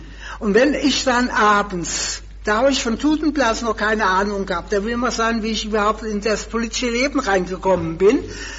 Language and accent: German; Aschaffenburg, Bavaria, Germany; denn Aschaffenburg ist ja meine Geburtsstadt. Der Steingasse geboren, aber gelebt haben wir die ganze Zeit in der Heinzelstraße, bis wir 1929 mit der ganzen Familie, und da war ich 13 Jahre alt, nach Aschaffenburg gezogen